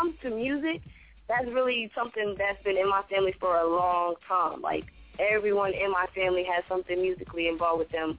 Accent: North Carolina, United States; I'm from North Carolina. I was raised in North Carolina. I'm born here. It's like I had that Southern style.

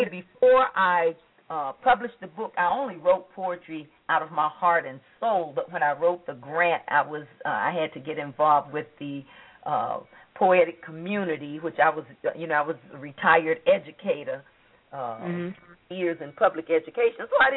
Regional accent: Georgia, United States; Yes, he's from Virginia. I'm from Georgia.

